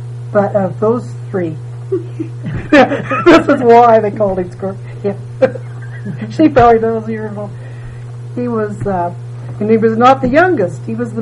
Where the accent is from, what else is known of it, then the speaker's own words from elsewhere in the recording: Kinsley, Kansas, United States; born there; I was born on July 26th, 1931, in Kinsley, at the address of 315 East 6th, or 5th.